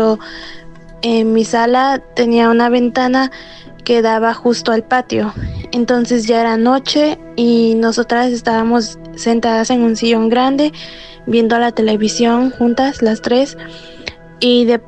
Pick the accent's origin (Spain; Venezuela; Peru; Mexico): Mexico; Oaxaca; soy de México, del estado de Oaxaca.